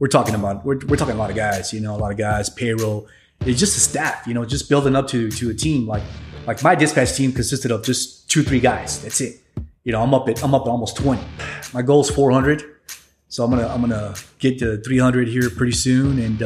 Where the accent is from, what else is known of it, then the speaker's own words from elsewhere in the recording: San Antonio, Texas, United States; also born or lived in Piedras Negras; So I was born there in Mexico in 73. So my mom and dad, didn't speak in English, you know, but I was raised in San Antonio. So 74, 75, we moved to San Antonio